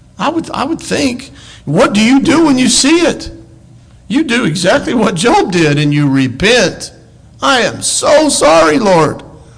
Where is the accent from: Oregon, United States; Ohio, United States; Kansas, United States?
Kansas, United States; we're all from Kansas. I think this is a trait of a Kansan, by the way. Since I'm a Kansan, I can say this.